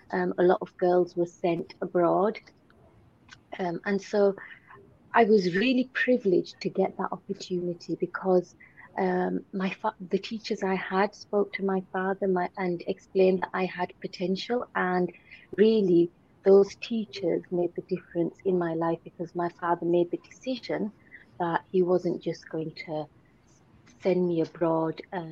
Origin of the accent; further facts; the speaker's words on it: Bradford, Yorkshire and the Humber, United Kingdom; I grew up in Bradford and I'm a local GP.